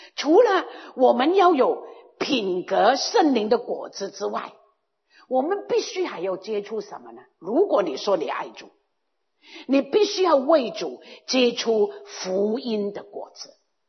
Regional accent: Guangdong, China; 我们是广东人啊，广东人就知道哪一样东西是最重要的

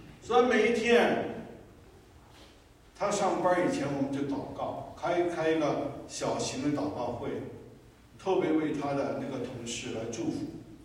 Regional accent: Guangdong, China; 我广东人就在最怕一种动物是什么？

